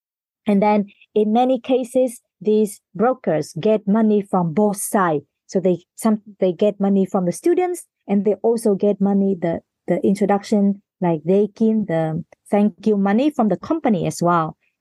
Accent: Vietnam; English is a second language; I still remember one time when I came into class and I say I'm from Vietnam, one of the students just instantly mentioned about like a criminal case recently, like at that time in Japan

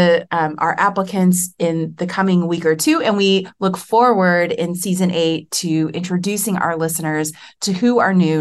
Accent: Ghana; I am from Ghana.

